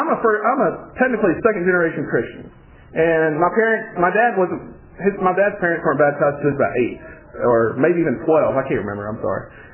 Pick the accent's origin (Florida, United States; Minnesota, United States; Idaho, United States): Florida, United States; Especially in Alabama. I'm from Florida originally.